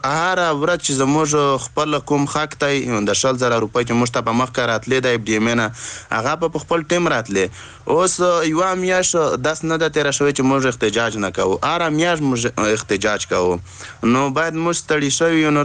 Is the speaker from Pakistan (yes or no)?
yes; Khyber Pakhtunkhwa, Pakistan; now in Bannu, Pakistan; موږ خو د وزیرستان کډوال یو